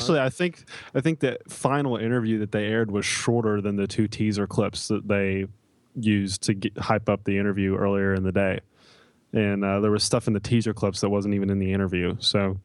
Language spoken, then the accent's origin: English; the South, United States; I can say it because I'm from the South.